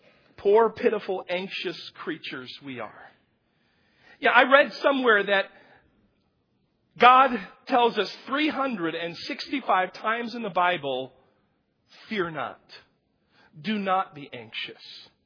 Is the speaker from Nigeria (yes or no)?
no; United States; now in Spain; you know, I'm an American. And the first thing I do when I get to Spain is, I want my stuff.